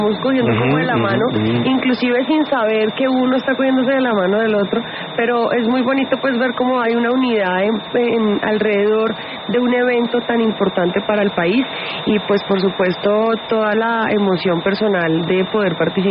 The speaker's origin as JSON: {"language": "Spanish", "town": "Villavicencio", "region": "Meta", "country": "Colombia", "said": "Yo soy de Villavicencio"}